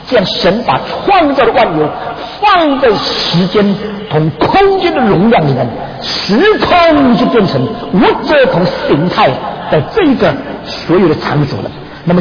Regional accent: China; 我们中国人对这两个字很了解，所以西方所讲的宇宙，中文呢就是用宇宙两个字

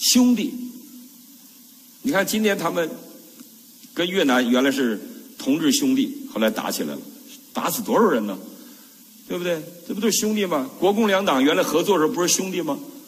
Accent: Northeast China, China

